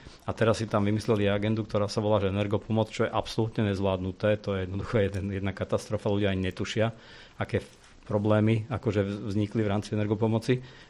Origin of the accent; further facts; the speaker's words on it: Trnava, Trnava Region, Slovakia; Ja dokonca pochádzam z Trnavy, takže ten problém poznám.